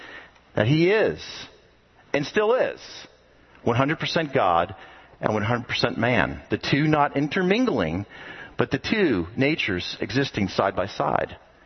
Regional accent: New Jersey, United States; moved away; you're from New Jersey too? Really? Where are you from in New Jersey? Oh wow, that's great.

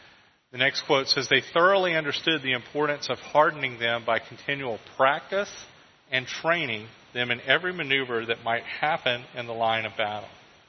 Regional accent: Tampa, Florida, United States; Where I grew up in Tampa, it's a military town.

